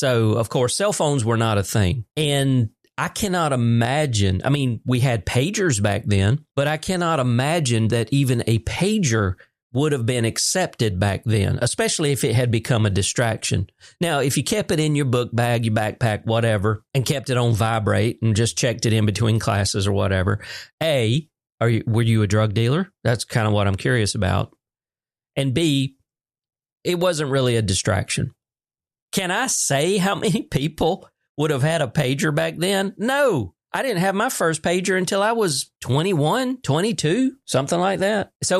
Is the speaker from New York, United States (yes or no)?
no; Georgia, United States; We are originally from Ben Hill County, and the short time that they did go through the Ben Hill County school system was very short.